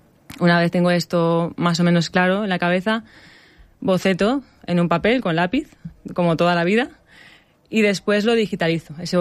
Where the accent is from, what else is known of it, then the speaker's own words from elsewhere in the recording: Monóvar, Valencian Community, Spain; Yo soy de Monóvar.